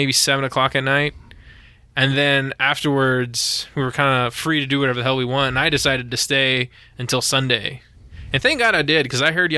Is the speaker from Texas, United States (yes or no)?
yes; Texas, United States; Well, they found out that we're from Texas, and all the girls go like, oh, you must be a tall drink of water.